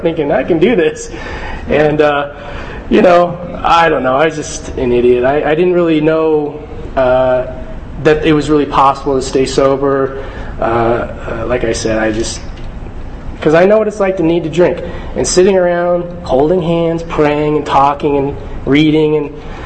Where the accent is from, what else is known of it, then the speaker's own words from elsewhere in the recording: Tucson, Arizona, United States; Growing up in Tucson, I know what allergies are like.